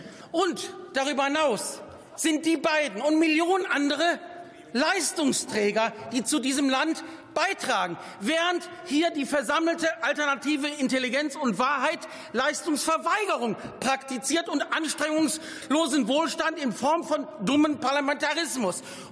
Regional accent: Wuppertal, North Rhine-Westphalia, Germany; meine Heimatstadt Wuppertal

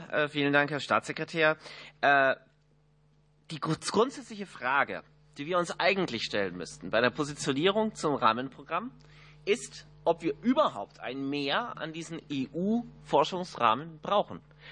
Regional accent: Germany; Ja, aber das ist im Endeffekt kein Problem, das wir als Deutsche haben

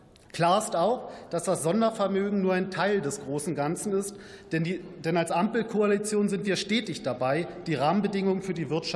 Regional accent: Brandenburg, Germany; dass allein in meiner Heimat Brandenburg Förderkredite in Höhe von 140 Millionen Euro

